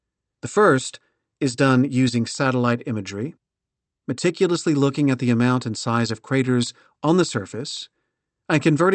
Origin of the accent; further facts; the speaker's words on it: Missouri, United States; Think of it as a car hood from Missouri, my home state and land of periodic hailstorms.